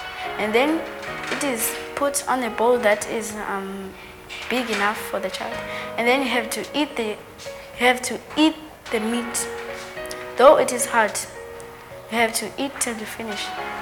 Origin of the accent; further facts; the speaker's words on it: Eastern Cape, South Africa; now in Cape Town, South Africa; I live in Fuleni in Cape Town. Originally, I come from Eastern Cape in the villages of Kofimva.